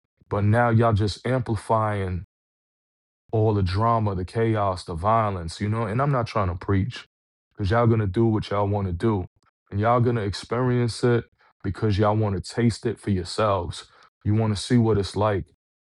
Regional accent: Brooklyn, New York, United States; also born or lived in Long Island, United States; I grew up in Brooklyn, right? Sunset Park, Brooklyn, Bedford-Stuyvesant, Brooklyn, Sumner Houses. I've seen a lot of violence, a lot of crazy shit. Moved to Long Island, Huntington Station, New York.

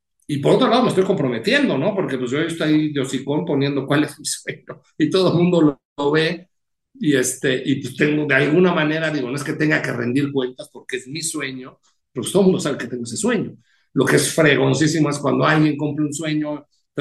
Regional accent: Mexico; muy de nuestra forma de hablar, ¿no? De los mexicanos.

